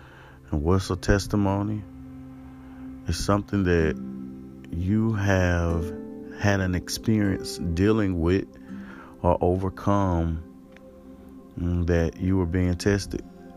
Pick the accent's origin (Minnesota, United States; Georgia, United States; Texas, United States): Georgia, United States; East Point; born there; I was born in East Pont.